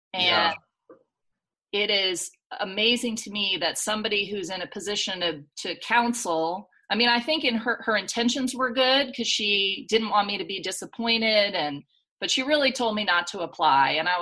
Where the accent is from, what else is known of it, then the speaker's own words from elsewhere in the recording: Vermont, United States; But when I was 16, I grew up in Vermont, but I never really skied until I was 16.